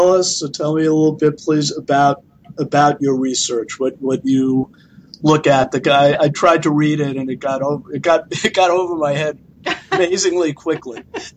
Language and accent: English; New York, United States; I mean, I'm a New Yorker, so I probably think that way.